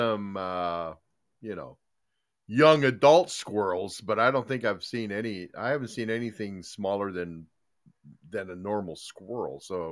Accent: Tucson, Arizona, United States; When I grew up in Tucson, we were out.

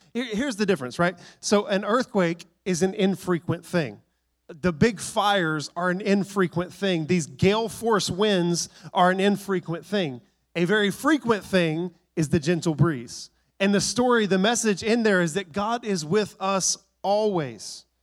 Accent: Texas, United States; Now, I'm from Texas. I would pronounce that bad.

